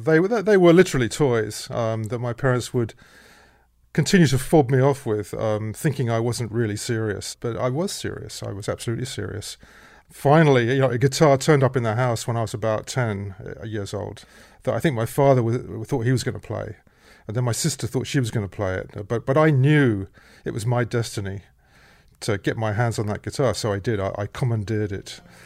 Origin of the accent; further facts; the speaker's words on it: United Kingdom; yet another blues guitar player from Britain? I always felt, slightly secondhand anyway. I wasn't growing up in Chicago.